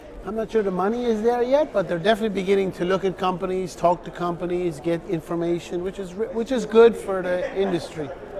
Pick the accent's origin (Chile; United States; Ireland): Ireland; I'm an Irishman, I like to buy things cheap.